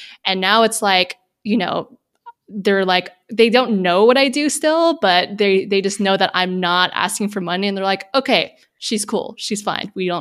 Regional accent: United States; I, as a Filipino American, is not a POC, it is really hurtful.

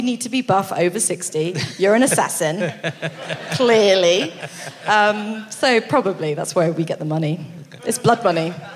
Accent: Yeovil, South West England, United Kingdom; also born or lived in Templecombe / Weymouth / Bedford; Like, get out, it's Yeovil. Then, like, we lived in Temple Coombe, Weymouth, and then we went to Bedford

